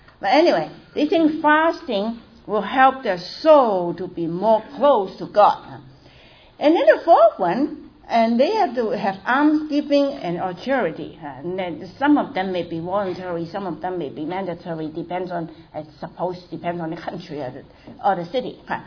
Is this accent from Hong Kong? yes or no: yes; Hong Kong; born there; I was born in Hong Kong, also to Chinese parents.